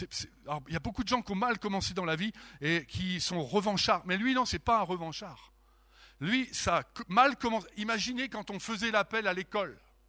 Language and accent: French; Normandy, France; moi je suis français, et en plus normand, ça aggrave le truc